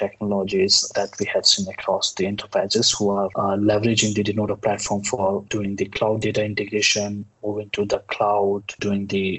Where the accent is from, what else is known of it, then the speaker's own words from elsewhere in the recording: India; so because I'm from India, so I do like a lot of Indian food.